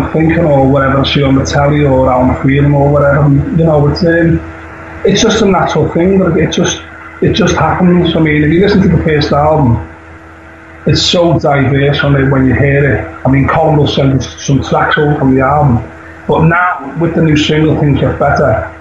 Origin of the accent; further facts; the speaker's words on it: Liverpool, North West England, United Kingdom; they came from Liverpool, we're from Liverpool.